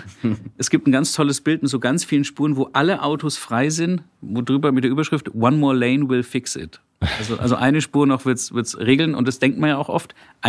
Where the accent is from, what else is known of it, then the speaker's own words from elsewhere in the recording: Frankfurt, Hesse, Germany; born there; Ich komme aus Hessen. Aber da habe ich nicht so lange gewohnt, aus Frankfurt direkt.